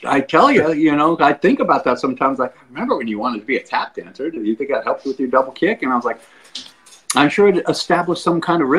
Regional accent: Los Angeles, California, United States; Well, I grew up in Los Angeles, and I had an upbringing unlike anybody else that I knew

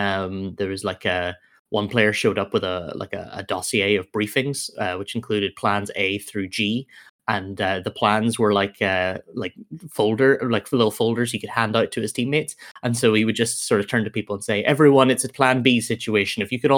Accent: Belfast, Northern Ireland, United Kingdom; So I'm from Northern Ireland. I grew up in Belfast.

